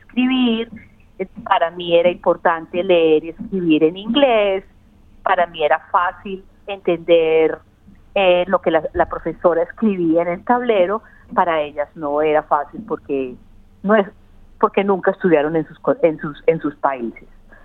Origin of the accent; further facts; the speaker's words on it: Colombia; moved away as an adult; now in Australia; yo vengo de Colombia, tenía mi trabajo en Colombia y tenía todo lo que necesitaba en Colombia, pero probablemente trabajando en un partido de izquierda en Colombia, llegué hace 9 años a Australia como asylum seeker